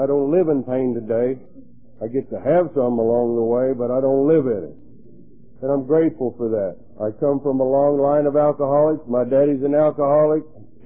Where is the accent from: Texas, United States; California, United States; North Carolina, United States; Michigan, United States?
Texas, United States; born there; Like I said, I was born in Texas, at a very early age, I was kind of a hyperactive kid